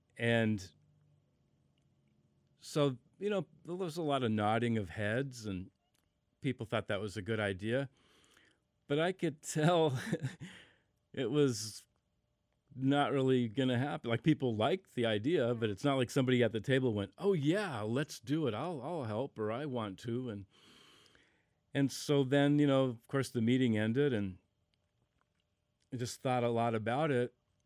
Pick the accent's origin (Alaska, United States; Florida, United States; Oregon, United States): Alaska, United States; Ketchikan; Well, I was born in Ketchikan, and both of my parents were born in Ketchikan. My dad's from the Haida village of Kasan, which is on Prince of Wales Island. But I went to grade school and junior high school in Ketchikan